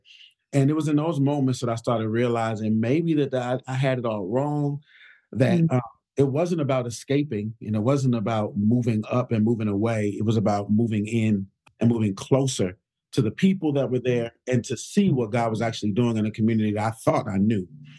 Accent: Chicago, Illinois, United States; So my journey begins in Englewood as a young child, as a young boy, born and raised in Englewood on the south side of Chicago.

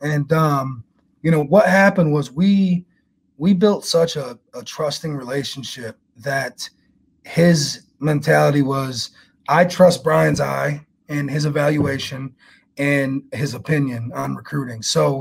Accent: Jamestown, New York, United States; I'm born and raised in Western New York. I'm from Jamestown, about an hour south of Buffalo.

